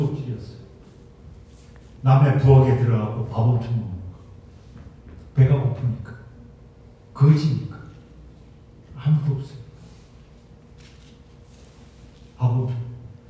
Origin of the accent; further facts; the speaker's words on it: Samcheok, Gangwon, South Korea; 제 고향 강원도 삼척군 건너면 바닷가. 강원도 삼척 바닷가.